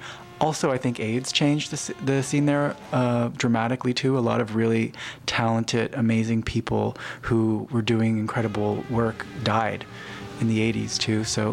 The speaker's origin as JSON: {"language": "English", "region": "Nova Scotia", "country": "Canada", "said": "and also, I'm from Nova Scotia, and the jig kind of dancing in the kitchen."}